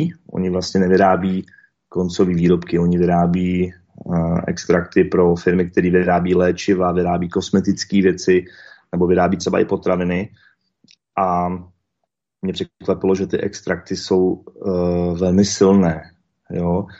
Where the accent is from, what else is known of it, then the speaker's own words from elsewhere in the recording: České Budějovice, South Bohemian Region, Czechia; Já jsem z Českých Budějovic